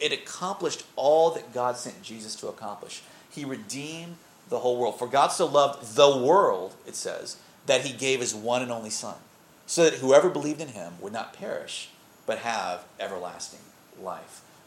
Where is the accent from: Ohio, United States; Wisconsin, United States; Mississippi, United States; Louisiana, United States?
Louisiana, United States; I'm a Cajun, man.